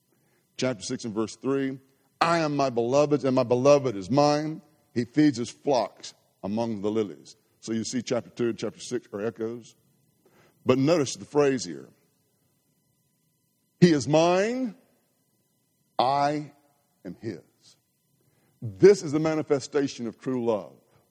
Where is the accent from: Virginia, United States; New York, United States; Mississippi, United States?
Mississippi, United States; Grenada; I was from Grenada, about 10,000 people. In Mississippi, that's pretty big.